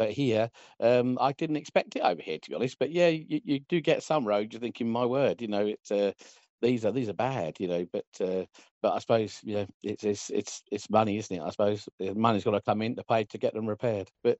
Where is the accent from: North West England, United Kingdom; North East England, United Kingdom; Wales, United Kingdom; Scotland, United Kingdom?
Wales, United Kingdom; But I came from Wales, and in Wales, the roads are super smooth.